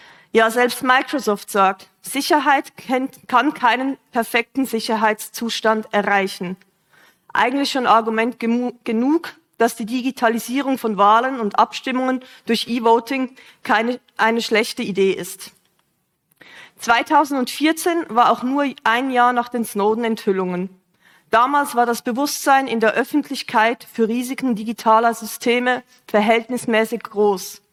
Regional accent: Zurich, Switzerland; dass ich 2014 als Zürcherin, die im Ausland lebte, nicht online wählen oder abstimmen konnte.

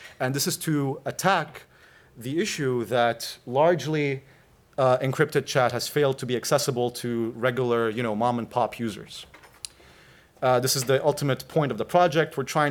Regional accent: Beirut, Beirut Governorate, Lebanon; moved away as an adult; now in Montreal, Canada; I'm originally from Beirut, but I moved to Canada, Montreal, 4 years ago.

